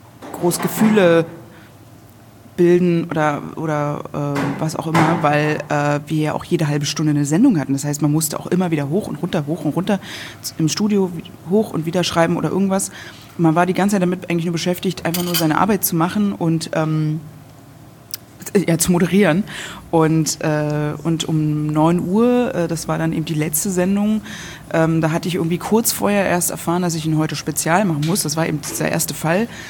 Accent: Berlin, Germany; ich komme ja aus Berlin.

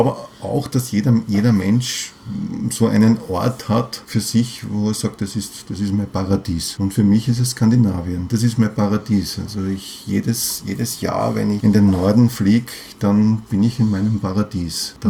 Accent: Vienna, Austria; Ich bin Wiener. Ja. Ich bin hier verwurzelt und ich bin im 15. Bezirk verwurzelt. Mhm. Ja. Ich lebe in dem Haus, wo ich aufgewachsen bin. Ich habe schon auch Pausen gehabt, ich habe schon auch in anderen Bezirken auch gewohnt, aber ich bin dort einfach wieder zurückgekehrt in dieses Haus

